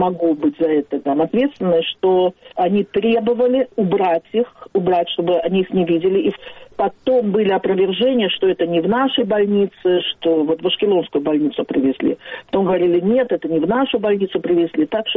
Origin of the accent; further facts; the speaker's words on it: Baku, Azerbaijan; now in Ashkelon, Israel; Я из Баку, да. Да, я из Баку.